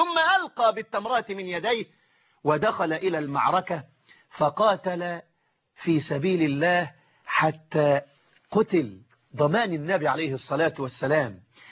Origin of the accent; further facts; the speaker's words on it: Egypt; زي ما نقول عندنا في مصر للحاجة الحلوة الكويسة